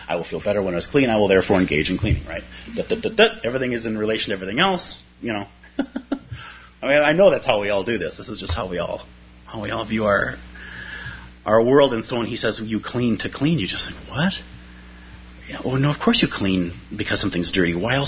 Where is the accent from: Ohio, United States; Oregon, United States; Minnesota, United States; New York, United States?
Minnesota, United States; So, as a Minnesotan, I'd like to think of winter as being the beginning of spring.